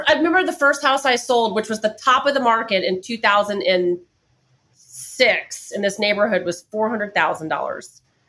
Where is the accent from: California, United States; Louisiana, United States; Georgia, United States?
Louisiana, United States; New Orleans; And I'm from New Orleans and we're very eclectic.